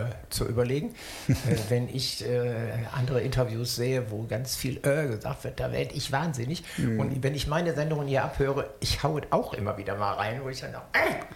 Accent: Rhineland, Germany; Wir sind Rheinländer und das Du geht ja mal ganz schnell.

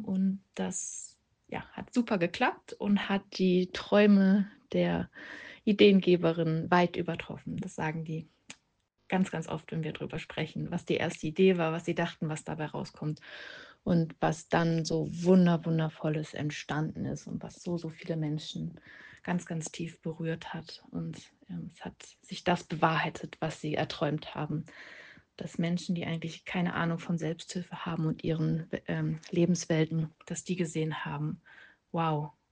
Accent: Lower Saxony, Germany; Ich komme aus der Lüneburger Heide

